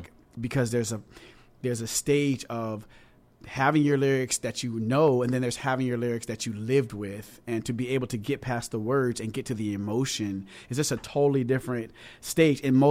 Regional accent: California, United States; moved away; I'm originally from California, so I came out to the East Coast wanting to get a group, wanting to get away from Cali because I just grew up there.

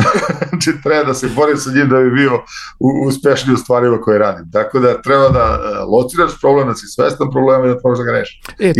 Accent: Serbia; moved away; jer kod nas u Srbiji kad hoćeš nešto da vratiš

